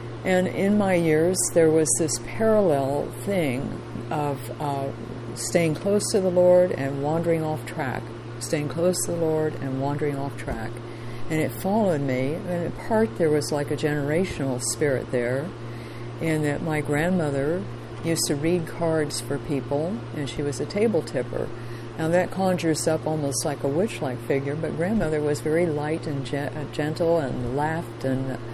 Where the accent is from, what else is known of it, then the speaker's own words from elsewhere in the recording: West Union, West Virginia, United States; I was raised in West Virginia and stayed there for probably about 17, 18 years.